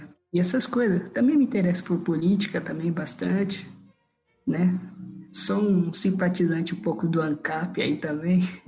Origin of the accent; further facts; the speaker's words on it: São Paulo, Brazil; Então, eu sou aqui de São Paulo, né? Sou perto da capital aqui, né? Não moro no interior, não. É cidade grande. Eu tenho 18 anos, né?